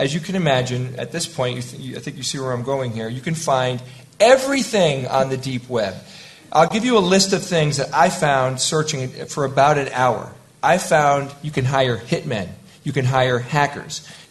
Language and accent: English; United States; You know, I'm from the United States, and maybe a lot of people in the U.S. aren't using it.